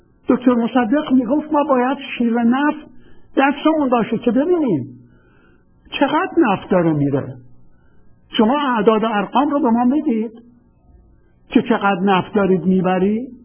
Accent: Khuzestan, Iran; من چون بچه خوزستان هستم

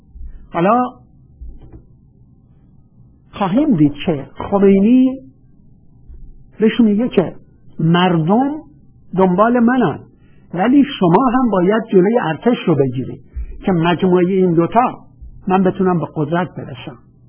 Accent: Iran; یه دفعه متوجه شد که من ایرانیم

